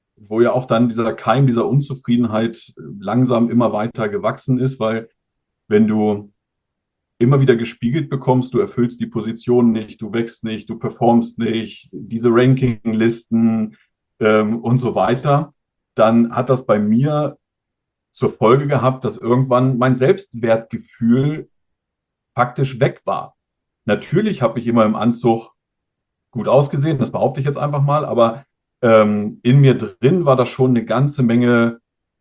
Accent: Wolfsburg, Lower Saxony, Germany; weil ich komme ja aus Wolfsburg

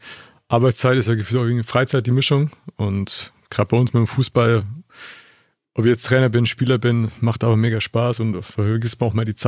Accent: Nuremberg, Bavaria, Germany; ich komme ursprünglich aus dem Frankenland, aus Nürnberg die Ecke, habe dort mal ein Abitur gemacht

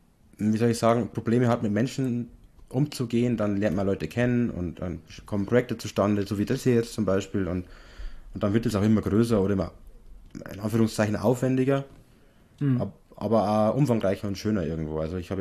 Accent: Passau, Bavaria, Germany; Es gibt in Passau einen kleinen Comicladen. Also, Passau ist meine Heimatstadt.

